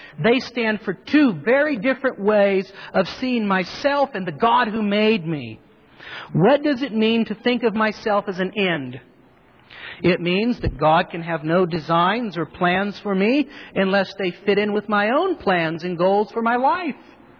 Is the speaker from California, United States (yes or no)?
yes; Marysville, California, United States; born there; I was born in Marysville, California.